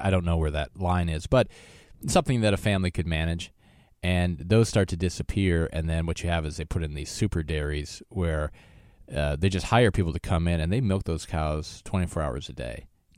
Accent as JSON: {"language": "English", "region": "Wisconsin", "country": "United States", "tie": "born or raised there", "said": "And then also just because I grew up in Wisconsin, dairy capital, right?"}